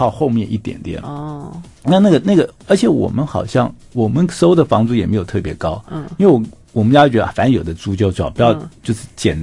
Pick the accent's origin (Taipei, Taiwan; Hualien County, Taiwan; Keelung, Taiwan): Taipei, Taiwan; 我小时候在信义区跟大安区长大